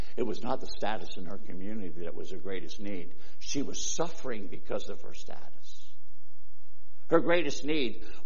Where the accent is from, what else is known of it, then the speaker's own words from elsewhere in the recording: Freeburg, United States; I was born and raised in Freeburg.